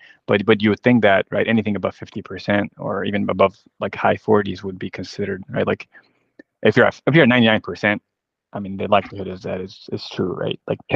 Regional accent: Chad; also born or lived in Iowa City, United States / Ames, United States; I was born in Iowa City. Lived in the States my first 7 years, so in Ames, Iowa. I also lived overseas, and I'm originally from Chad. So both parents are from Chad, and I lived, I guess, in Africa for a while, in Europe, and in the U.S.

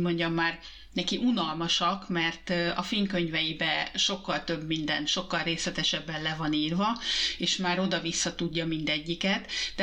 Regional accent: Hungary; mi persze megbeszéltük, hogy én magyar vagyok, az apukája finn

